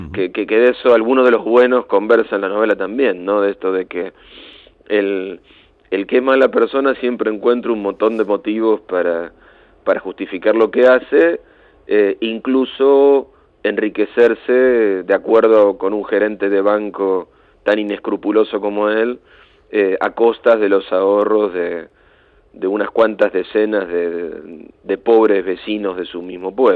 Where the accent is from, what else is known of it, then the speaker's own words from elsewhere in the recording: Argentina; En mi país, en Argentina, se llamaban usinas a las plantas generadoras de electricidad